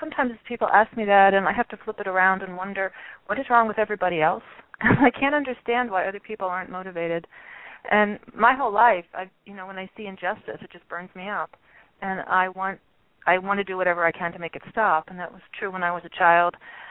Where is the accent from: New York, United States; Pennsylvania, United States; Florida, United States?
Pennsylvania, United States; Philadelphia; I grew up in Philadelphia, and we would drive up to see my grandmother in Connecticut